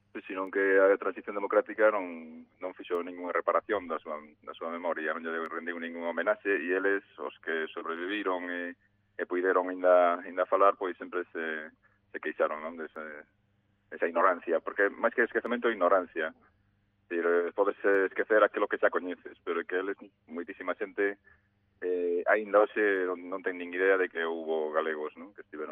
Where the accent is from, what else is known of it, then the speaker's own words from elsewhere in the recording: Monterrei, Galicia, Spain; da miña zona, da miña terra, de Monterrey